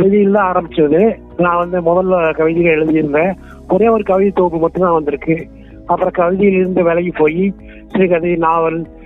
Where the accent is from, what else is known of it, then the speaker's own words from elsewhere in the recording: Tamil Nadu, India; now in Tiruppur, India; எனக்கு 69 வயது ஆகிறது. நான் வந்து திருப்பூர் மாவட்டம் திருப்பூர்ல இருக்கேன். நான் வந்து கோவை மாவட்டத்தில் இருந்த ஒரு சிறந்தாளி அப்படிங்கிற ஒரு சின்ன கிராமத்துல பிறந்து வளர்ந்தேன்.